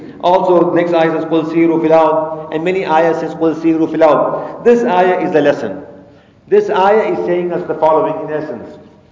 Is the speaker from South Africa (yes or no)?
yes; South Africa; Some countries, like for example, I come from South Africa. We know what's happening there.